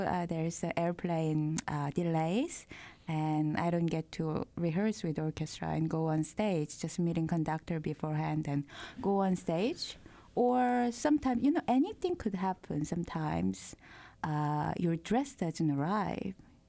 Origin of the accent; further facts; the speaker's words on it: South Korea; English is a second language; But, you know, I came from Korea, and most kids start when they're three.